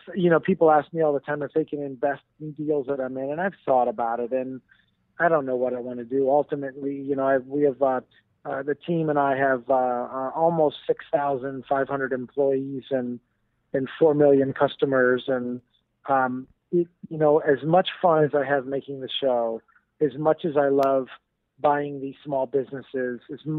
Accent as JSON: {"language": "English", "town": "Miami", "region": "Florida", "country": "United States", "tie": "born or raised there", "also_born_or_lived": "Lebanon", "said": "I was born in Beirut, Lebanon. I lived in an orphanage. I was adopted by an American family in Miami, Florida."}